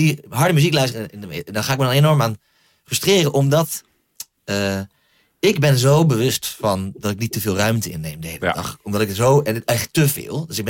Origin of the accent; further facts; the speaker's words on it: Groningen, Netherlands; Waar ik opgroeide in Groningen, daar waren gewoon niet, waar in ieder geval mijn, waren niet mega veel. Bijvoorbeeld Marokkaanse Turkse jongeren